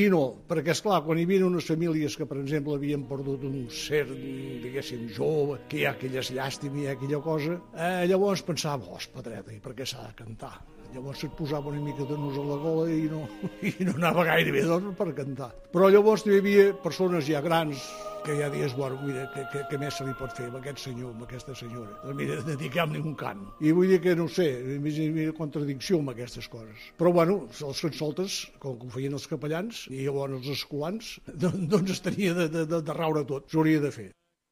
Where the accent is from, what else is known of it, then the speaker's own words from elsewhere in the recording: Súria, Catalonia, Spain; tinc 78 anys, aquest any en faré 79. Sóc de Súria, al Bages.